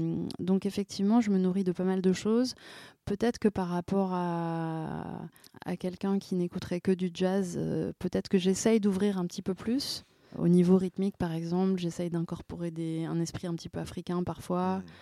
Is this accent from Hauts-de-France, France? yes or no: no; Paris, Île-de-France, France; moi j'ai grandi à Paris, mais dans un milieu vraiment cosmopolite. D'un côté mon père mauritanien